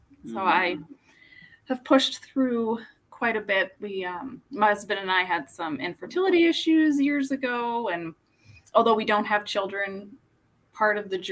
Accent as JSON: {"language": "English", "town": "Toronto", "region": "Ontario", "country": "Canada", "tie": "born or raised there", "said": "I grew up in Toronto. And then, oh gosh, probably like 16 years ago, my dad's job moved out here and my sister and I joined him and I've been here ever since."}